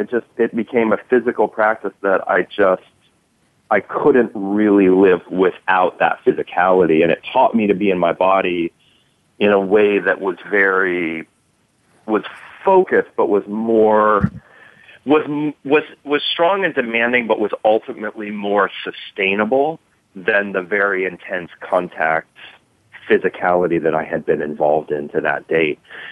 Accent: Toledo, Ohio, United States; I grew up in Ohio. I grew up in Toledo, Ohio, near Detroit

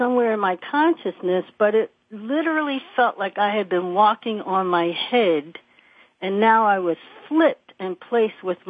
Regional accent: Philadelphia, Pennsylvania, United States; I was in my hometown of Philadelphia.

